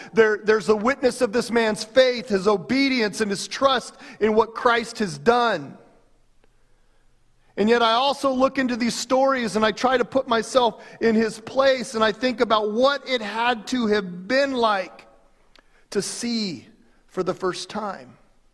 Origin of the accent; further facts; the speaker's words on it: United States; I'm probably mispronouncing it because I'm American that way.